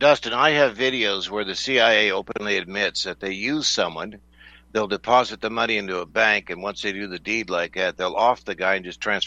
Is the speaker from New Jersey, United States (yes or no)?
no; Las Vegas, Nevada, United States; Yeah, I grew up in Las Vegas. That was back when the Italian mob ran the place.